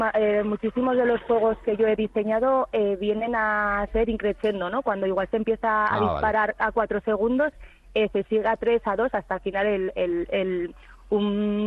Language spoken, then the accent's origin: Spanish; Pamplona, Navarre, Spain; yo que soy de Pamplona de siempre, de toda la vida